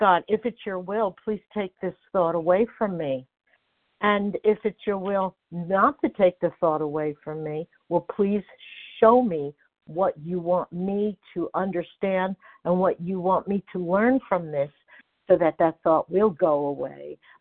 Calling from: Nevada, United States

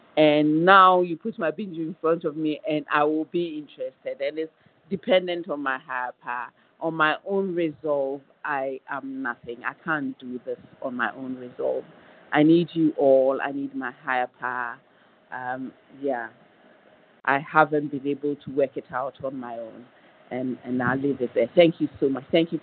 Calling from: Ghana; I'm calling from Ghana in West Africa, and I'm so glad to be here.

